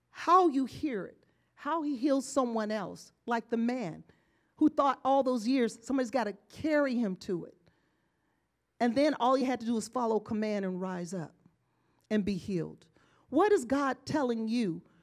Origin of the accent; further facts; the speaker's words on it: Bruton, Alabama, United States; born there; My mother, I was born in Alabama in a country town that I will not even pronounce. Well, you haven't heard it, but I'll say it. It's called Bruton.